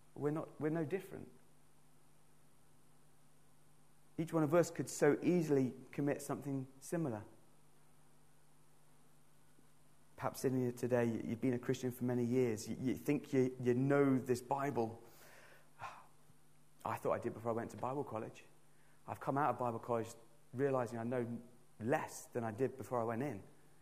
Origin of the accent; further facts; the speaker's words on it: South West England, United Kingdom; growing up in Cornwall, where I was born to two parents who divorced when I was two, grew up with a single mother and a little sister.